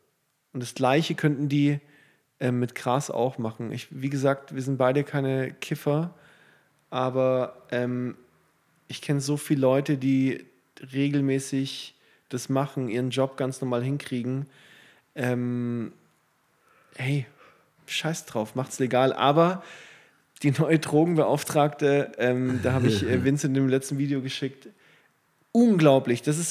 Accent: Baden-Württemberg, Germany; Aber jetzt hör zu, wo ich als Schwabe mit den Augen rolle, ist, wenn zum Beispiel...

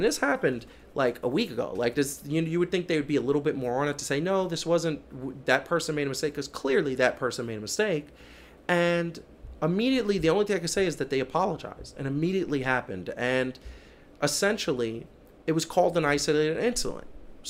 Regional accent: Columbia, South Carolina, United States; born there; I'm from this country. I was born in Columbia, South Carolina. Like, don't get more American than that.

